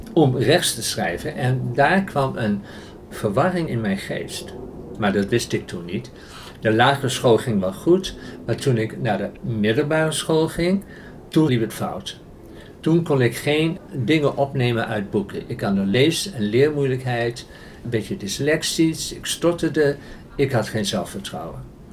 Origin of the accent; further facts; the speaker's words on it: Groningen, Netherlands; moved away as an adult; Ik kom uit de stad Groningen en ik wou ook nooit weg uit Groningen.